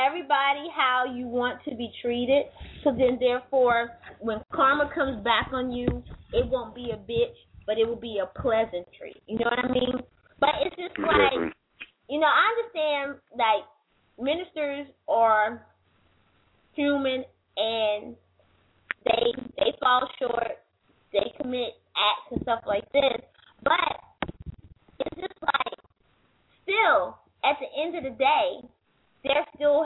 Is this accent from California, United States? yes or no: no; New York, United States; I'm from New York.